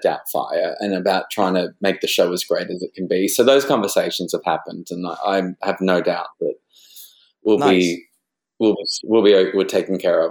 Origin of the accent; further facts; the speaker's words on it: Australia; now in New York, United States; I am from Australia.